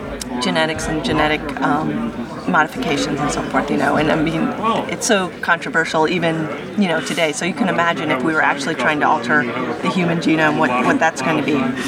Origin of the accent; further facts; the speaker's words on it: Colorado, United States; I'm originally from Colorado, and Denver is very close to Calgary and how it looks.